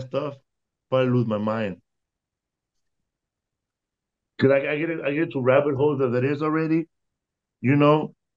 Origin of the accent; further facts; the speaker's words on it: California, United States; because I'm from California. You know, we don't have too much soul food over here